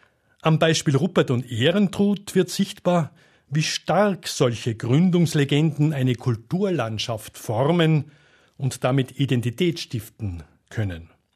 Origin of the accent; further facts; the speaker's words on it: Salzburg, Austria; born there; Als gebürtiger Salzburger